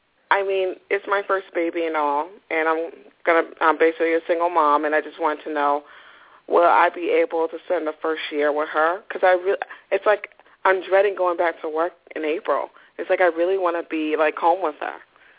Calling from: New York, United States; from New York.

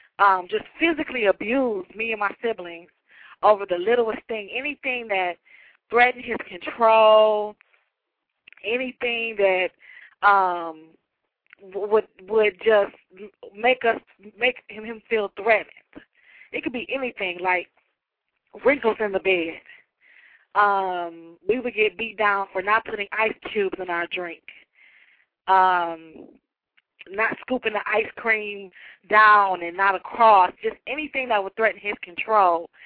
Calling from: Detroit, Michigan, United States; I'm calling from Detroit.

